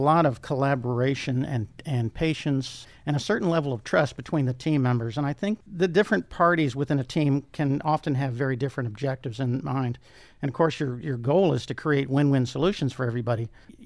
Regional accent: Appalachia, United States; And I actually attribute a lot of my creativity to the fact that I grew up in Appalachia.

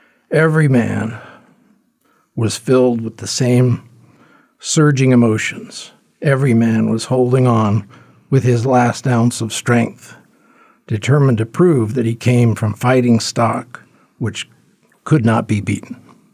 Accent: United States; but just as an American, it's, you know, service to our country has always meant a lot to me

